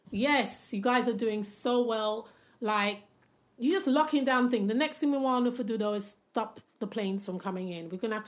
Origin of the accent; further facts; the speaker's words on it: Jamaica; not my people, guys. I'm a Jamaican citizen as well, all right?